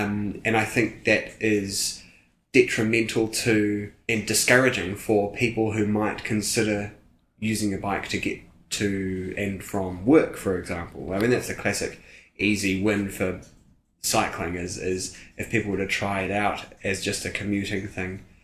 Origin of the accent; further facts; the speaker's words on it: Careys Bay, Otago, New Zealand; So I grew up here out in Kerry's Bay on the West Harbour. went to school here, studied at Otago